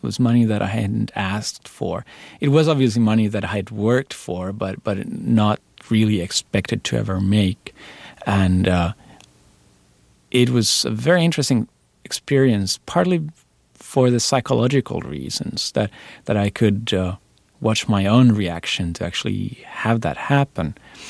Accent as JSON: {"language": "English", "country": "Finland", "second_language": "English", "said": "I come from Finland, and it has a very strong social network as a country."}